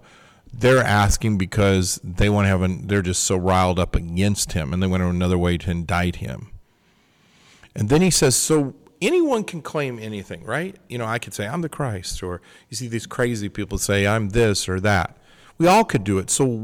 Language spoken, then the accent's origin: English; Missouri, United States; I'm from Missouri. Show me. I don't know if you've ever heard that. Missouri is the show me state. That's where I'm from originally.